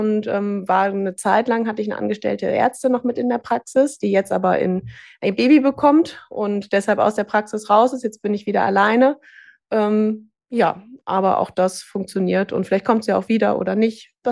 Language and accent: German; Rhineland, Germany; also born or lived in Hannover; hatte ich mich als Rheinländer natürlich wieder zurückgezogen ins Rheinland.